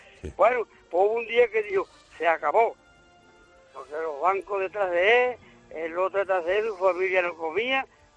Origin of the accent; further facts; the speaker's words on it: Andalusia, Spain; accent: Andalusian; perdone mi acento de andaluz